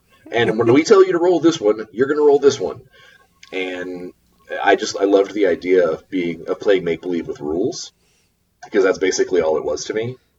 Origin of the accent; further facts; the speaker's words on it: United States; As an American, I am staying out of this.